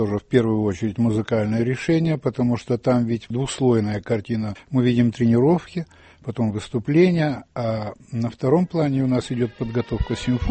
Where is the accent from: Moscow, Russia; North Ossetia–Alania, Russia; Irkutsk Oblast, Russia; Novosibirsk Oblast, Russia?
North Ossetia–Alania, Russia; Vladikavkaz; born there; Я родился во Владикавказе. Мы прошли всю войну в оккупации.